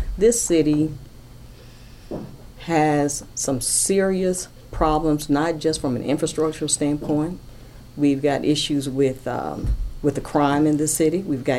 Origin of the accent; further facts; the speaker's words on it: Mississippi, United States; I'm not disillusioned by what issues we have in the state of Mississippi. I grew up here. I grew up on Ridgeway Street